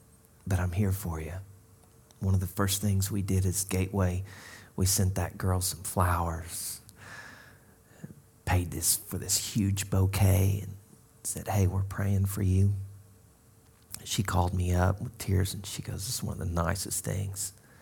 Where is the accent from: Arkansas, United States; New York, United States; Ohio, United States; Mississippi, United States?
Arkansas, United States; I am from Arkansas, so I know some of these things, all right?